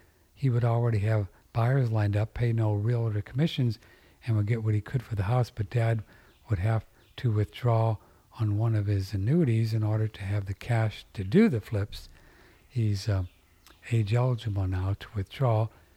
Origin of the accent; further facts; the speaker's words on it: California, United States; I was born in California and lived here all my life over the past 60 years. I'm 71 now.